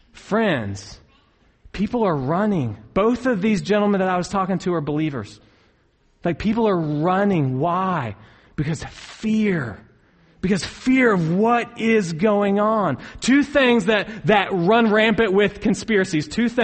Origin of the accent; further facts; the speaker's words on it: Tennessee, United States; When I go to my home state of Tennessee, I love to go to this lookout that's not far from where my parents used to live.